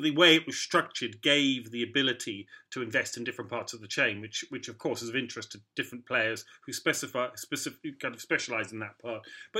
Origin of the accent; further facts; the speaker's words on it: United Kingdom; Sorry, I'm a Brit.